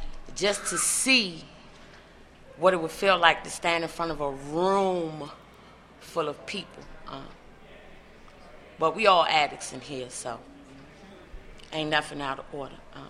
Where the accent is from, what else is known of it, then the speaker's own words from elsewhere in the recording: Washington, District of Columbia, United States; We moved from Northwest D.C. to Northeast D.C. And it was like a culture shock. Now, the house I lived in D.C., it was in Northwest, it was unattached.